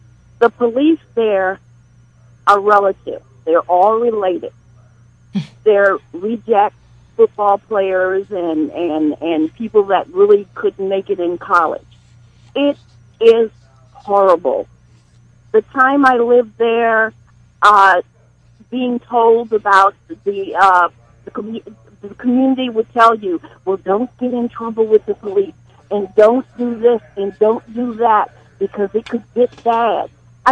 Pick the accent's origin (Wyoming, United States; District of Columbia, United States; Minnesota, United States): District of Columbia, United States; Washington; also born or lived in St. Louis; now in Maryland, United States; I'm a native Washingtonian. I lived in St. Louis, Missouri for 6 years. Coming from Chocolate City, I experienced my first racism in St. Louis, Missouri.